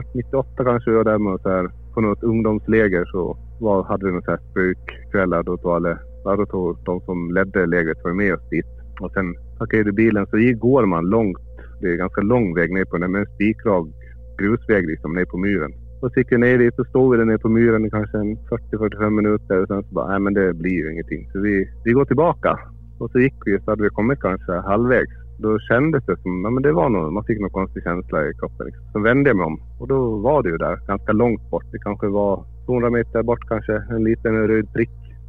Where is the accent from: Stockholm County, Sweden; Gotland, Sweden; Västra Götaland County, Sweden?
Gotland, Sweden; born there; moved away; Jag är född på Gotland. Ja. Jag flyttade ifrån för 12-13 år sedan.